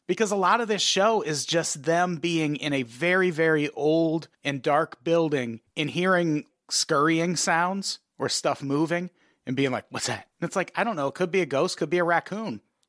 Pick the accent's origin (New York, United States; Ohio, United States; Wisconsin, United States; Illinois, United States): Illinois, United States; Peoria; when I was growing up in Peoria, it was the mental hospital.